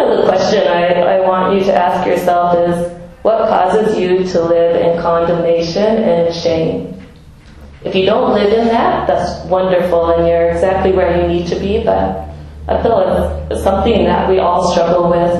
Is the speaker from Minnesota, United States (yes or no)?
yes; Minnesota, United States; for me, I grew up, you know, I'm white, I'm from Minnesota.